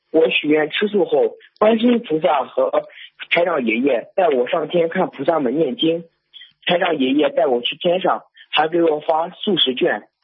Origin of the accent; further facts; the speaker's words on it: Shandong, China; 我来自山东，今年15岁，是一名马上进入高一的学生。